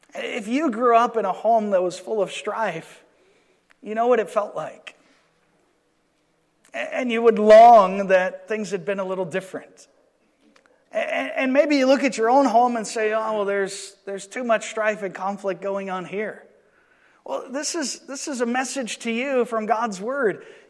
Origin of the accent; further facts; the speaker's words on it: Georgia, United States; dew here is a little different than dew where I grew up in Georgia.